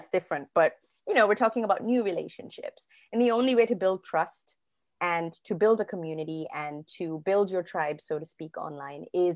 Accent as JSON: {"language": "English", "country": "Singapore", "said": "And also for me as a Singaporean, I was like, oh my God, that's incredible."}